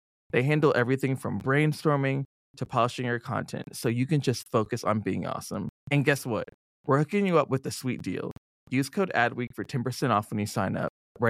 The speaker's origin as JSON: {"language": "English", "region": "Texas", "country": "United States", "tie": "born or raised there", "said": "Like I remember, like growing up in Texas, like kids were always like doing the wheelies around the mall"}